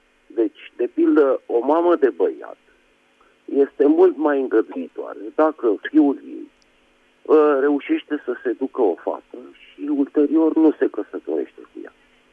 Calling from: Bucharest, Romania; din București.

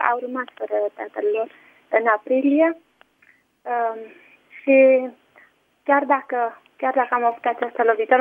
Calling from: Madrid, Community of Madrid, Spain; Vă sunt din Madrid.

